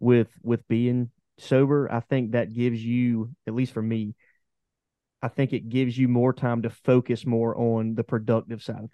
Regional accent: Pooler, Georgia, United States; Yeah, and I'm from Pooler, which is also about 40 minutes from Statesboro.

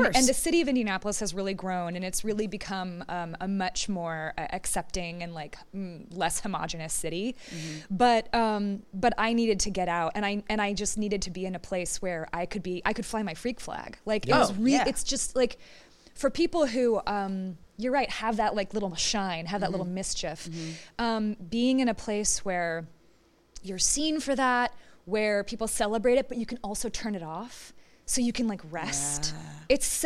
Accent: Tokyo, Japan; now in United States; I grew up overseas in Tokyo in a time when Tokyo was in an economic boom.

